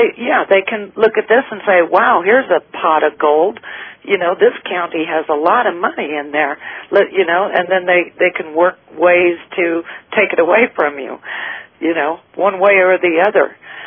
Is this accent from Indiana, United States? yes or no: no; Idaho, United States; I mean, I grew up in Idaho, and every fall during the harvest, the potato harvest, and my brother and cousin, they worked on the farms in the summertime